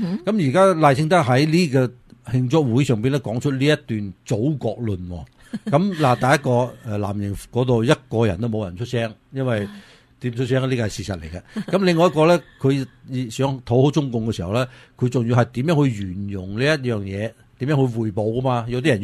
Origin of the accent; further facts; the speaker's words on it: Taiwan; 作为台湾人嚟讲嘅话呢，其实呢好多时候都台湾人呢都觉得唔会打㗎吓